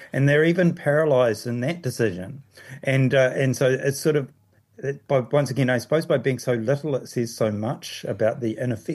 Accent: Dunedin, Otago, New Zealand; Brockville, the suburb that I used to look across from in my hometown in Dunedin.

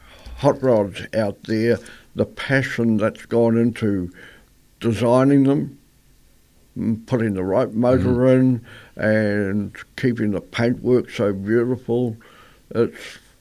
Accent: Wairoa, Hawke's Bay, New Zealand; Well, I lived in Tauranga for 52 years. I'm originally from Hawke's Bay. My hometown is Wairoa. And I married a Hastings lady 54 years ago. And when we moved to Tauranga, actually Mount Maunganui

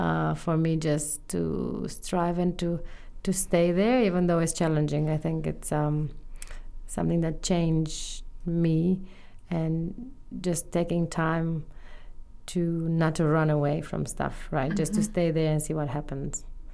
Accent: Romania; now in New Zealand; So I had my driving license when I came here from Romania, and then I had to change it to an international, to a New Zealand one.

